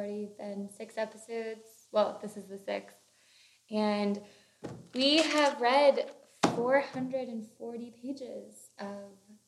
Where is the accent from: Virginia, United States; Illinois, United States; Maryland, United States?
Virginia, United States; now in New Jersey, United States; And I'm from Virginia, and I was talking to my dad a couple days ago